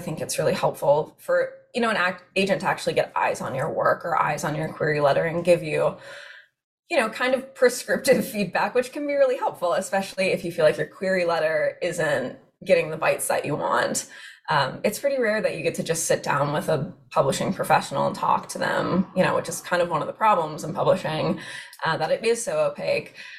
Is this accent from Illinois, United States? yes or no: yes; Chicago, Illinois, United States; born there; I was born in Chicago, but they are from Alabama and Georgia.